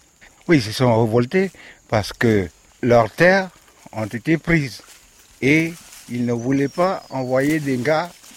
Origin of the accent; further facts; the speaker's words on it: North Province, New Caledonia; je suis originaire de la tribu de Tiaoué.